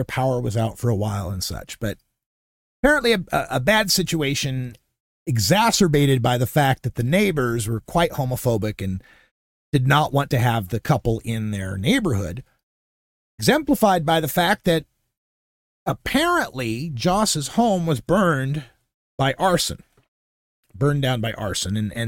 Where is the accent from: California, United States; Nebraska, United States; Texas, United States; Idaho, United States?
Idaho, United States; I've got no reason to boycott Idaho this weekend since they went and had a Pride celebration in my hometown.